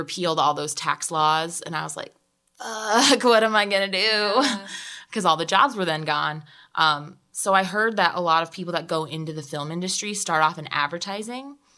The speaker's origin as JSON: {"language": "English", "region": "Michigan", "country": "United States", "tie": "born or raised there", "said": "In where I'm from. So Oakland County."}